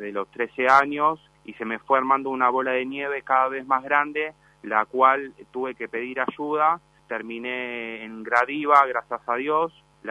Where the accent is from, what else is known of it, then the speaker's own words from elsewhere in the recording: Caballito, Buenos Aires, Argentina; yo soy de Caballito.